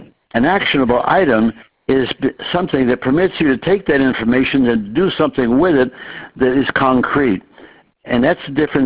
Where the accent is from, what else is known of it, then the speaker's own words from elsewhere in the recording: Springfield, Massachusetts, United States; born there; I was born in Springfield. And so I know the state very, very well, and went to school in Worcester.